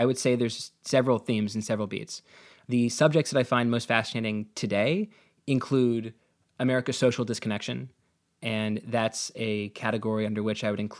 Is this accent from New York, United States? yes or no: no; Washington, District of Columbia, United States; When I got the Washington Post, I grew up in Washington, D.C., the only section of the newspaper that I would immediately throw in the trash was the business section.